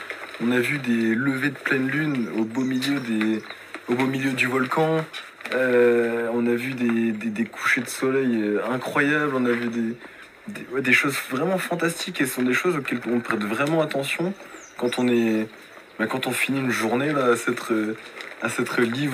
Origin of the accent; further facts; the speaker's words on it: Réunion; moved away as an adult; also born or lived in Paris; Et je suis de l'île de La Réunion. Je suis né à Paris, mais d'une mère réunionnaise et d'un père métropolitain. Et du coup, j'ai grandi ici jusqu'à mes 18 ans. Avant de repartir en métropole, faire mes études.